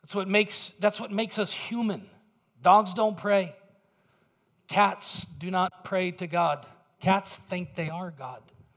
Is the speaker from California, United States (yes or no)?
yes; Fresno, California, United States; born there; I can say that. I was born in Fresno, so it's my right.